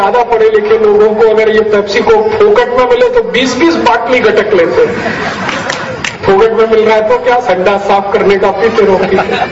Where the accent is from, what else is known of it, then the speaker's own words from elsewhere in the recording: Uttar Pradesh, India; मेरे माता पिता दोनों किसान हैं और खेती करते हैं, उत्तर भारत में अलीगढ़ जिले में हमारा गांव है।